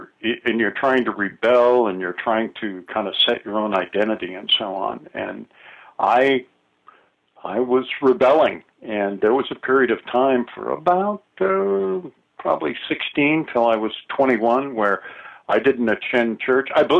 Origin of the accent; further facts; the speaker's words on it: Tigard, Oregon, United States; But it was neat growing up in Tigard, Oregon, in that Portland hadn't become a big city yet, and the suburbs were even more kind of laid back.